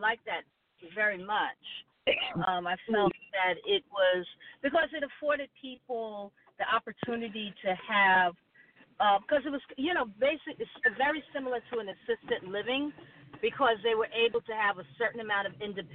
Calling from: New York, United States; the nurse

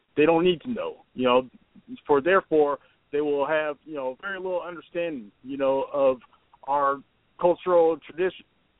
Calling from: Carnegie, Oklahoma, United States; calling from Carnegie, Oklahoma.

